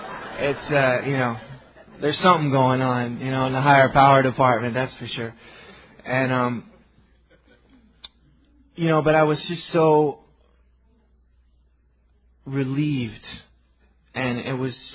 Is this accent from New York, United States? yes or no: yes; New York City, New York, United States; I'm from the East Village in New York.